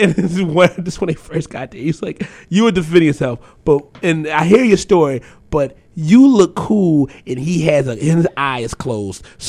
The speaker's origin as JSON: {"language": "English", "town": "Philadelphia", "region": "Pennsylvania", "country": "United States", "said": "It's sad, but it's one of those things where when I say I'm from South Philly"}